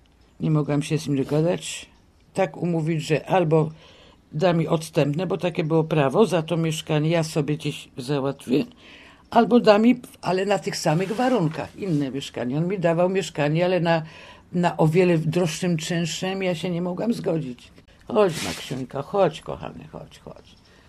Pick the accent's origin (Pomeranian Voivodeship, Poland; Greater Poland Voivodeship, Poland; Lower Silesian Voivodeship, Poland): Greater Poland Voivodeship, Poland; Poznań; born there; Urodzona jestem w Poznaniu od 1947 roku.